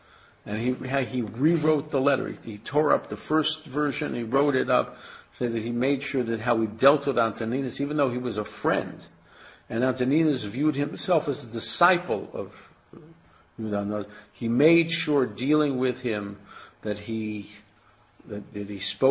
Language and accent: English; United States; When I grew up here in America, I remember we were petrified.